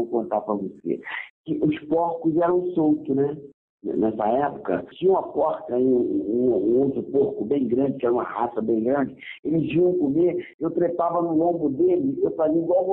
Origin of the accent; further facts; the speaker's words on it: Duque de Caxias, Rio de Janeiro, Brazil; Eu nasci e fui criado em Caxias, na Baixada Fluminense.